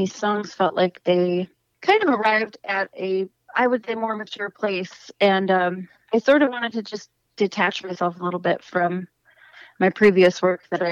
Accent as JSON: {"language": "English", "town": "Eau Claire", "region": "Wisconsin", "country": "United States", "tie": "born or raised there", "lives_now": "Duluth, United States", "said": "I grew up in Eau Claire, Wisconsin, and, you know, grew up listening to … all the classics. And, graduated from North High School and found my way to Duluth shortly after that."}